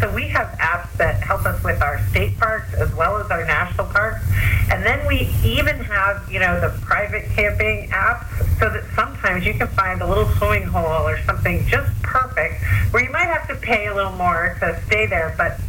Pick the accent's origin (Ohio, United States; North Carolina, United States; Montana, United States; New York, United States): Montana, United States; also born or lived in Alaska; I had a lot of that growing up in Montana and Alaska, so I try to let our kids let their hair down and put the marshmallow in.